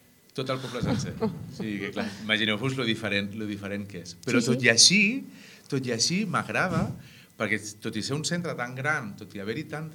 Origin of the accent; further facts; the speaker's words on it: Puigdàlber, Catalonia, Spain; a Puigdàlber hi vivien 448, 400 i pico persones